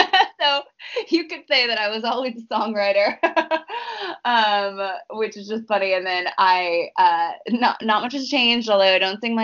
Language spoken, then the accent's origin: English; San Diego, California, United States; also born or lived in Upland; I was born in Upland, California, which is like near Santa Barbara area. And then my mom was like a single working mom, so we kind of bounced around a lot in throughout San Diego.